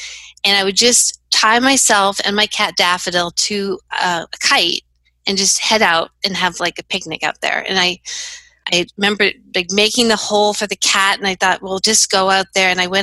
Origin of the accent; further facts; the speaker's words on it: Montreal, Quebec, Canada; born there; I was born in Montreal, Quebec, and I was 1975, so it was in the mid-70s.